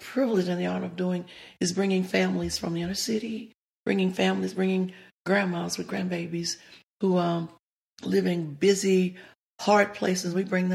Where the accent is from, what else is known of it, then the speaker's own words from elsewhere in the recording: the South, United States; one of the things growing up in the South that I always yearned and always desired was to have a daddy.